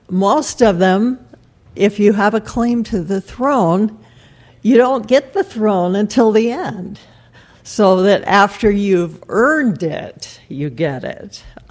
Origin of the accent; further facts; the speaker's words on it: Nairobi, Kenya; As I grew up in Nairobi, which was a British colony at that time